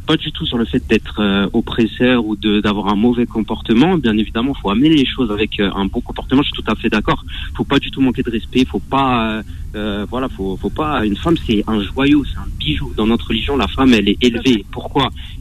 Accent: Algeria; now in France; Je suis algérien d'origine.

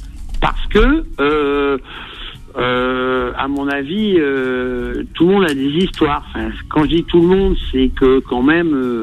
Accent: Amiens, Hauts-de-France, France; Moi, je suis originaire d'Amiens, à la base.

